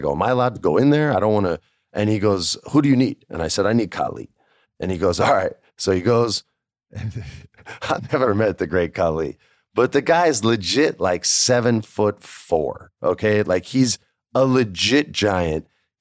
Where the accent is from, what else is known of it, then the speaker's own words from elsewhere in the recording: New Mexico, United States; And I grew up in New Mexico, so I've seen a lot of these guys.